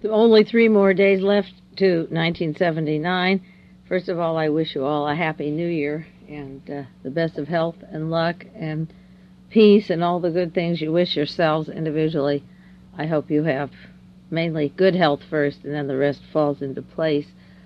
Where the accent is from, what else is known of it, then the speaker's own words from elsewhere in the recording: Beverly Hills, California, United States; I was brought up in Beverly Hills, California, and went to Beverly High.